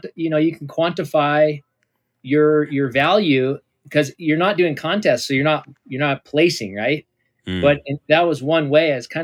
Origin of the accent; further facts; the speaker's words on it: California, United States; also born or lived in Colorado; I was born in Colorado, and my dad was a ski instructor and carpenter. My mom, you know, was kind of, they're both hippies. And then we moved to Southern California from there